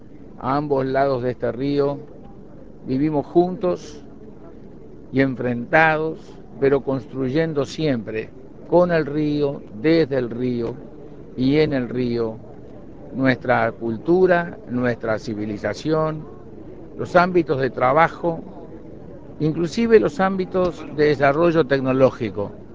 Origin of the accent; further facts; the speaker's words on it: Uruguay; solo como presidente de la República, sino como ciudadano, como uruguayo